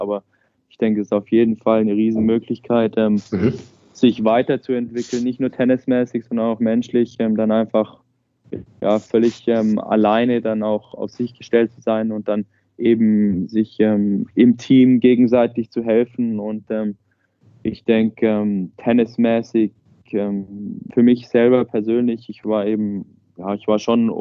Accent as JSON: {"language": "German", "town": "Furtwangen", "region": "Baden-Württemberg", "country": "Germany", "said": "Ich komme aus Furtwangen."}